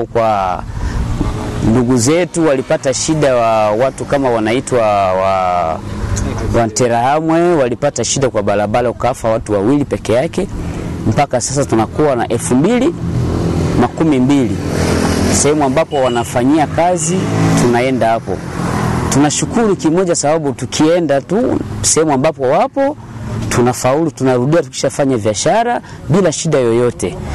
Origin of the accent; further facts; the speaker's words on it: Goma, North Kivu, DR Congo; also born or lived in Bukavu; Mimi ni mzaliwa wa Bukavu, nilikomaa Goma.